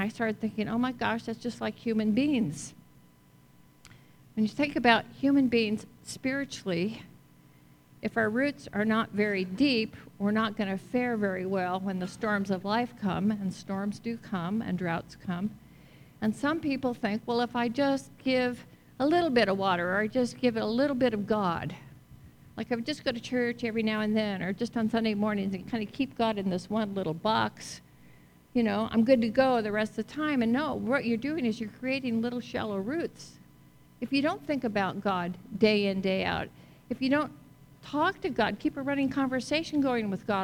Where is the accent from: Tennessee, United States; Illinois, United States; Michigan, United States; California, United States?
California, United States; So I'm from California, so I go back there like a couple times a year to visit my family.